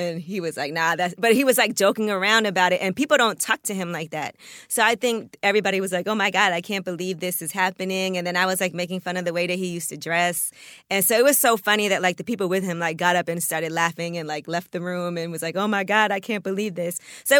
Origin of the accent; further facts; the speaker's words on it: Brooklyn, New York, United States; And I knew … already because we're from Brooklyn.